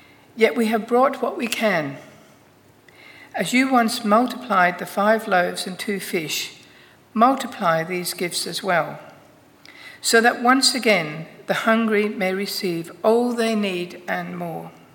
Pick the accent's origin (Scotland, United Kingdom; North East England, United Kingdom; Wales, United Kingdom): Scotland, United Kingdom; being a Scot, I thought, my lucky day.